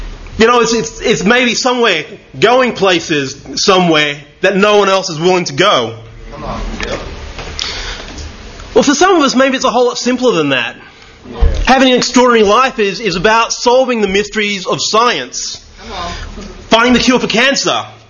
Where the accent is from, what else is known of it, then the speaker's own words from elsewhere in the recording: Brisbane, Queensland, Australia; also born or lived in Papua New Guinea; I bring you greetings from Brisbane. I guess just a bit about myself. I was born in Papua New Guinea, and I think I was probably about 15 months old when we first moved down to Brisbane.